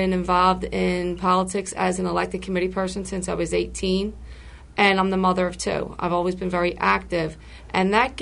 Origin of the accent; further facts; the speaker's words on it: Philadelphia, Pennsylvania, United States; I'm from Kensington, the 33rd Ward